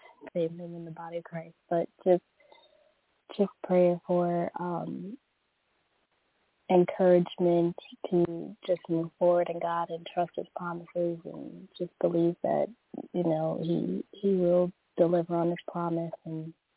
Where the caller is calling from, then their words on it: Louisiana, United States; Good evening. … I'm calling from Louisiana.